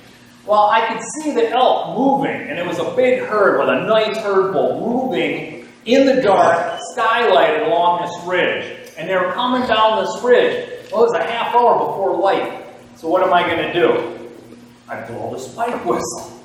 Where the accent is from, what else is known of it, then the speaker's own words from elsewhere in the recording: Wisconsin, United States; I grew up in Wisconsin, in northern Wisconsin, hunting whitetails.